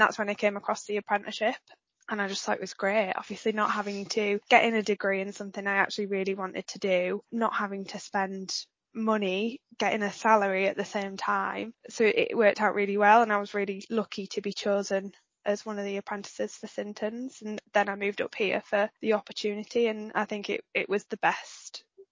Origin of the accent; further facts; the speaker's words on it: Leeds, Yorkshire and the Humber, United Kingdom; Yeah, so I'm originally from Leeds.